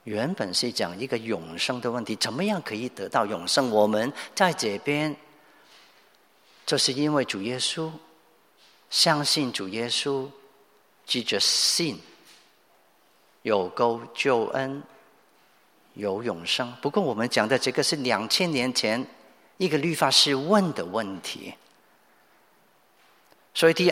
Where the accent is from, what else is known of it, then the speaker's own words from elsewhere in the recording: Hong Kong; 从海外来的，例如我，余传道一听到我就知道我是从香港过来，听到我的口音